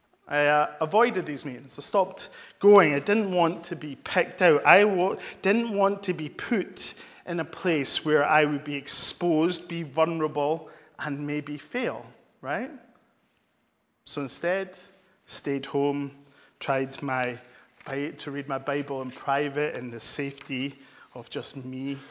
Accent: Scotland, United Kingdom; We'll start with that because I'm Scottish.

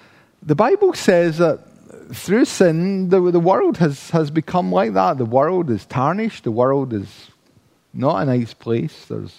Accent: Paisley, Scotland, United Kingdom; Now, where I was raised in Paisley, that might not be a big problem.

